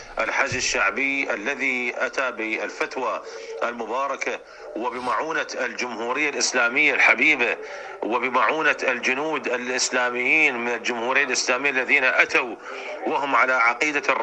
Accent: Iraq; في بلدنا العراق

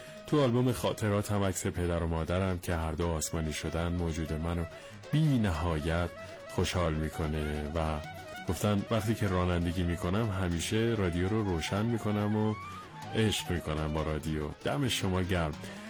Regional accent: Isfahan, Iran; اصالتا اصفهانیم و 72 سال دارم. 53 سال پیش در روستای زیبای شیلوشت تالش گیلان سپاه دانش بودم.

